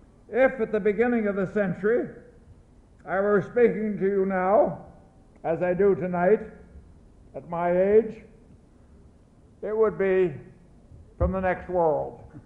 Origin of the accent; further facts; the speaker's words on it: Canada; I was born and reared on a farm in Canada. I identify my early life as a British subject.